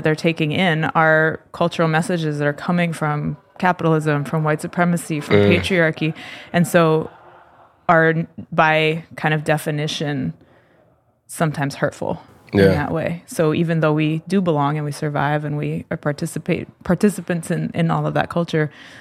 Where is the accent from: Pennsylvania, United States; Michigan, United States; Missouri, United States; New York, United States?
Pennsylvania, United States; Philadelphia; I'm an artist and facilitator, and I'm from Philadelphia, Pennsylvania, originally.